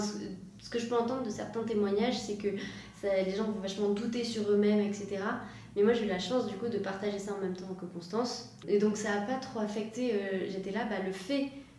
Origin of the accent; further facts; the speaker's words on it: Occitanie, France; Alors moi j'ai grandi à côté de Toulouse, à une heure de Toulouse plus exactement, dans un petit village dans les Pyrénées. Voilà, et après j'ai voyagé un petit peu plus, je suis allée faire mes études à Grenoble et maintenant je suis à Paris.